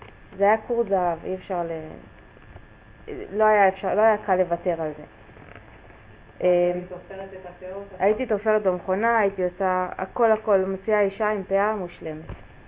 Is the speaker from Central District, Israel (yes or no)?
yes; Petah Tikva, Central District, Israel; now in Bnei Brak, Israel; אני מפתח תקווה, היום אני גרה בבני ברק